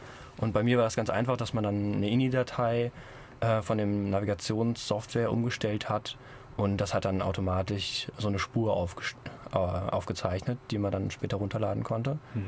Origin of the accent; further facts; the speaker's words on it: Ingelheim, Rhineland-Palatinate, Germany; Also ich komme aus Ingelheim und da habe ich schon ein bisschen was gemappt.